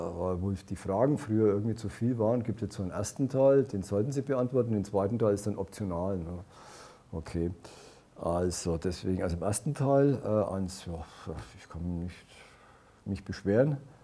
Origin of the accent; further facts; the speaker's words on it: Bavaria, Germany; accent: Franconian; dass ich bin auch Franke, wie Sie hören